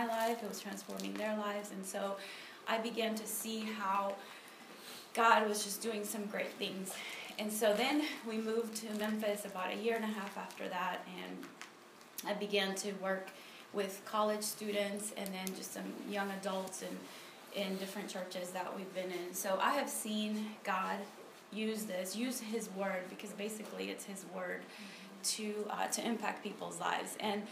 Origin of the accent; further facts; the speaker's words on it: Honduras; I grew up in Central America in Honduras, and I actually became a Christian in college while attending LSU. I got a scholarship to come to the U.S. for school